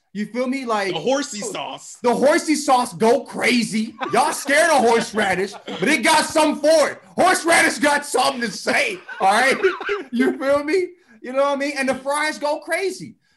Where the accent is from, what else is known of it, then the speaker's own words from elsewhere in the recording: St. Louis, Missouri, United States; Hell no. I'm from St. Louis, USA.